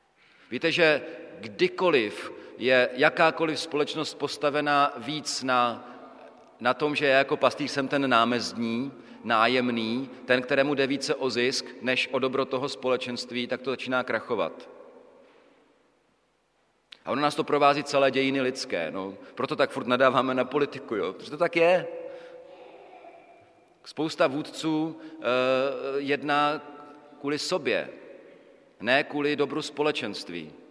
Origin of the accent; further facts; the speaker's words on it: Brno, South Moravian Region, Czechia; Víte, že jsem z Brna. Brno není nějak, to není velké město. To není, jo. Ale město to je. A říkám, že tak já jsem tam vyrost